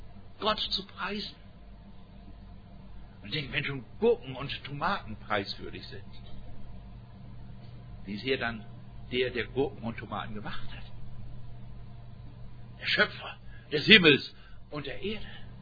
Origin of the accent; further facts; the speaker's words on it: Dortmund, North Rhine-Westphalia, Germany; Und er hat in meiner Heimatstadt in Dortmund